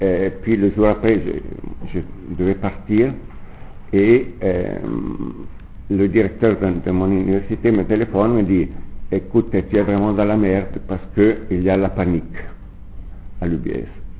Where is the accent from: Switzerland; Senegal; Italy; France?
Switzerland; en tant que Suisse est présent à ce débat